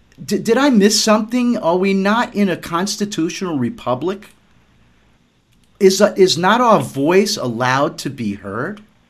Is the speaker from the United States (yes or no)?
yes; New York, United States; I mean, I'm from New York. I'm like completely ashamed that for the years that I lived there